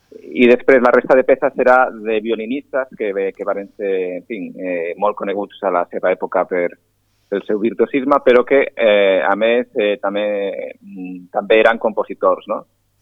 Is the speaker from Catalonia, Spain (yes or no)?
no; Galicia, Spain; Catalan is a second language; vaig començar allà a Galícia, jo soc gallec